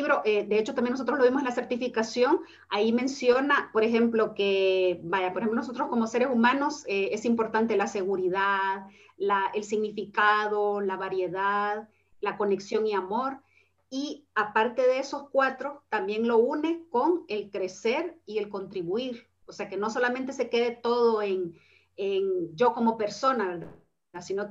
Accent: El Salvador; yo en el año 2011 inicié un proceso de crecimiento grupal en mi país, en El Salvador.

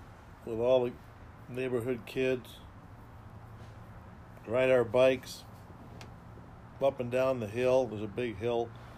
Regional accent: Monroe, Wisconsin, United States; My hometown was a small little town in southern Wisconsin called Monroe. There was only 8,000 people there. It was out in the cornfields. We were known for our cheese making.

